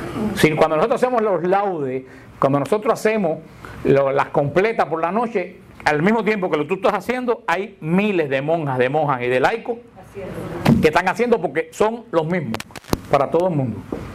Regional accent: Cuba; en mi pueblo, donde vivía en Cuba, que era un muchacho

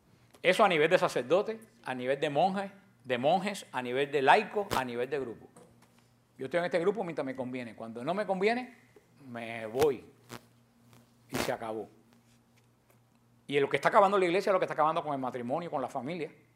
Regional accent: Barranquilla, Atlántico, Colombia; soy de Colombia, soy de Barranquilla

